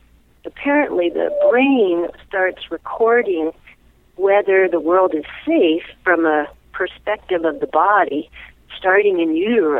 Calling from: Boulder, Colorado, United States; I'm from Boulder, Colorado.

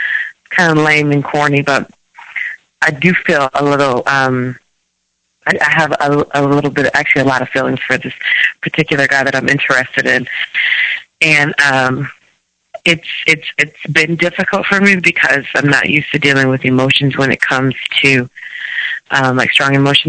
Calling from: Ohio, United States; I'm calling from Ohio, but I live in D.C.

